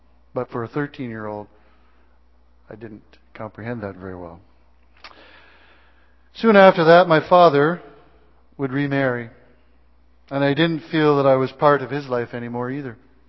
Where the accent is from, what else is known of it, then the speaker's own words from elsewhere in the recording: Brighton, Ontario, Canada; moved away as an adult; I was born in Brighton, Ontario, midway between Toronto and Kingston, and spent the first 19 years of my life there.